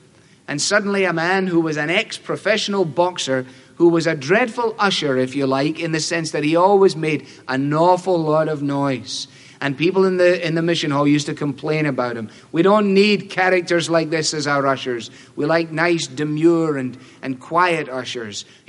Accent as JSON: {"language": "English", "town": "Glasgow", "region": "Scotland", "country": "United Kingdom", "tie": "born or raised there", "said": "I told you before that I was brought up in Glasgow. Glasgow was the second city of the British Empire."}